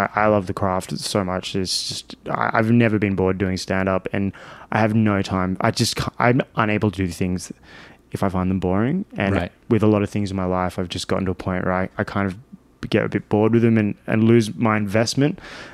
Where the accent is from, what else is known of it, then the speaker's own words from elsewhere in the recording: Australia; I'm from Australia